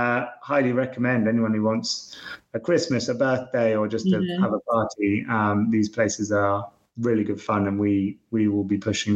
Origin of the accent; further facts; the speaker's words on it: United Kingdom; and we're British, so we don't do that. We just sort of stumble along a bit.